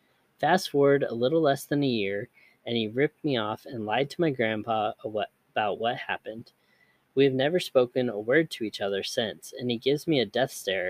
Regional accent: Arizona, United States; I grew up in Arizona, and we were in Chicago

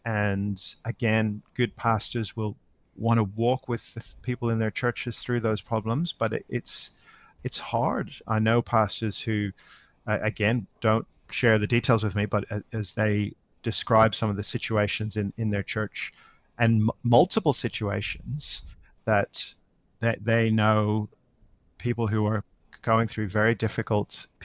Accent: Northern Ireland, United Kingdom; now in Australia; I mean, I'm living in Australia now, but I grew up in Northern Ireland.

